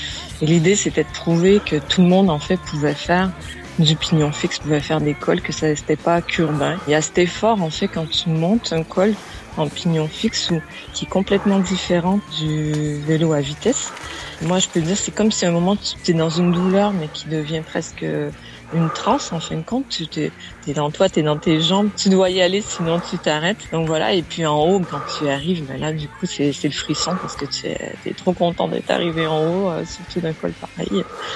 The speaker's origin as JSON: {"language": "French", "region": "Quebec", "country": "Canada", "lives_now": "France", "said": "je suis québécoise en France."}